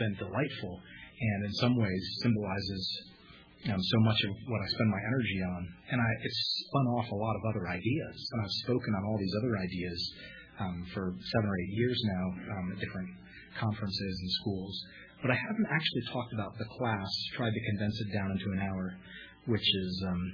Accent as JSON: {"language": "English", "town": "Tampa", "region": "Florida", "country": "United States", "tie": "born or raised there", "also_born_or_lived": "Detroit / Davidson", "said": "I was born in Detroit, Michigan, grew up in Tampa, went to college in Davidson, North Carolina"}